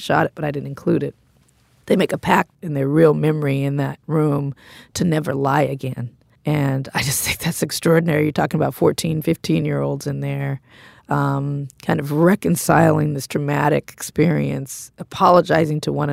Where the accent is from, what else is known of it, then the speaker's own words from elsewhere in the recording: Compton, California, United States; But, you know, I'm from Compton, and I was like, damn, it was rough here.